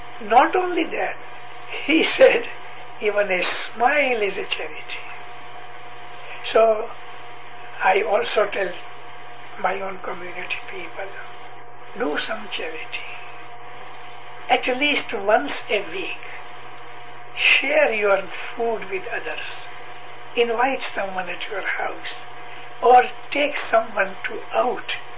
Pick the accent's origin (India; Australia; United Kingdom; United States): India; Amritsar, Punjab; born there; No, I was born in 1919 in Amritsar. The, you know, the center of Sikh people, Mecca of Sikh, Amritsar. There is Golden Temple. Our house is near Golden Temple.